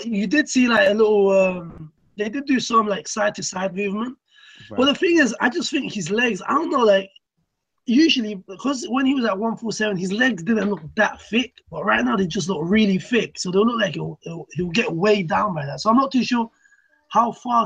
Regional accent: United Kingdom; as a fan and as a Brit, like you'd want him to win

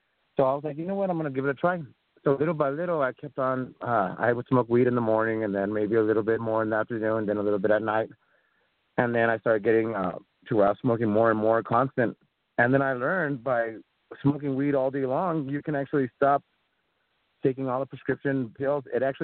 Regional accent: Texas, United States; I was raised here in Texas where, and also, in the 80s, where they would just say no to drugs.

